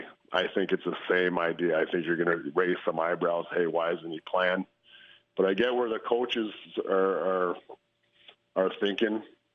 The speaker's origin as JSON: {"language": "English", "country": "Canada", "said": "me being a Canadian"}